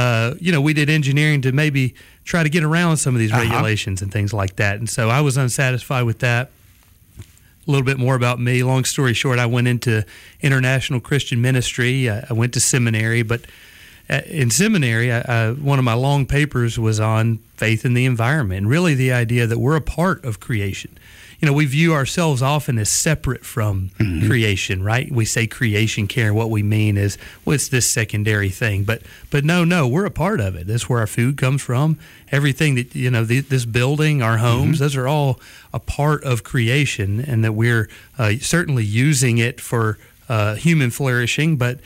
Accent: Tuscaloosa, Alabama, United States; I'm not from Mobile. I'm from Tuscaloosa originally, but grew up hunting and fishing

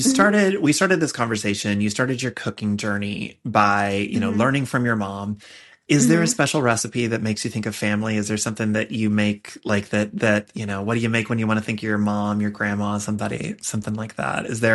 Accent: Texas, United States; I grew up in the South and Texas, and like family holiday meals, there's like a hierarchy structure to it.

